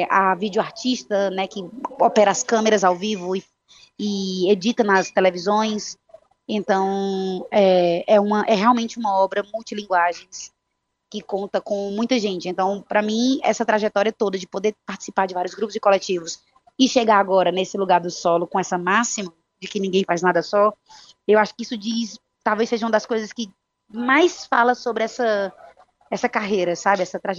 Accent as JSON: {"language": "Portuguese", "region": "Ceará", "country": "Brazil", "said": "Sou cearense."}